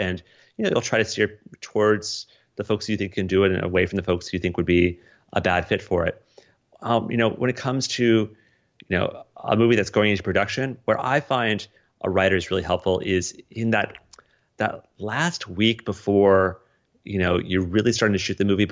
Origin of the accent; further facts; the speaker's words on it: Colorado, United States; You know, I was, you know, growing up in Colorado, going to school in Des Moines, Iowa.